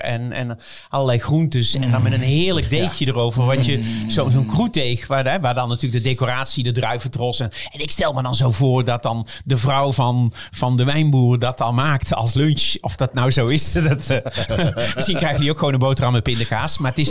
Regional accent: Netherlands; Want het officieel, wat wij verstaan onder high tea als Nederlanders, dat is feitelijk de afternoon tea.

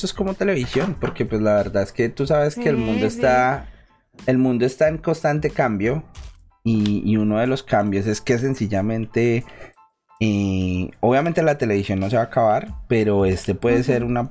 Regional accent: Colombia; nosotros que venimos de Latinoamérica, siempre la televisión fue como muy inalcanzable.

